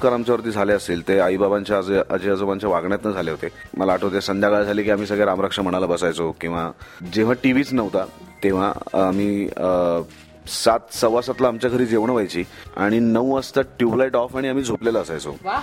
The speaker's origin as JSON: {"language": "Marathi", "town": "Pune", "region": "Maharashtra", "country": "India", "tie": "born or raised there", "said": "रोडला ताराबाई काहीतरी समथिंग असं एक नर्सिंग होम होतं जिकडे माझा जन्म झाला. आणि आय एम व्हेरी हॅपी की मी एक पक्का पुणेरी आहे."}